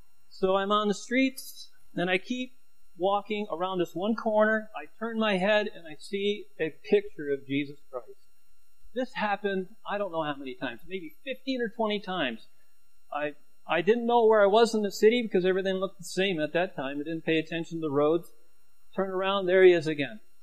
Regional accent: New York, United States; because I was from Northern New York. I'm a white Yankee skinny boy in a town of not white skinny people.

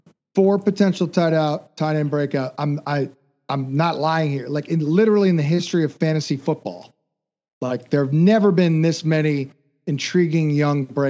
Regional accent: New Jersey, United States; Flacco, by the way, lives in my hometown here in South Jersey.

